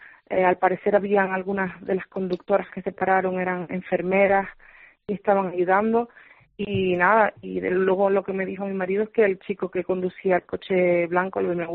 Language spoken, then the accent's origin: Spanish; Puerto de la Cruz, Canary Islands, Spain; No, yo soy de Tenerife, de Puerto de la Cruz.